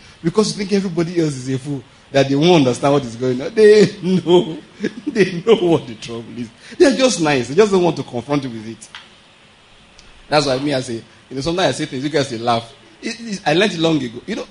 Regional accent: Nigeria; I'm from Nigeria. I'm visiting for just 1 month.

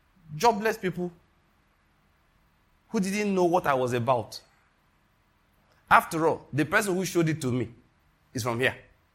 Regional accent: Western Nigeria, Nigeria; I'm from Western Nigeria, naturally speaking.

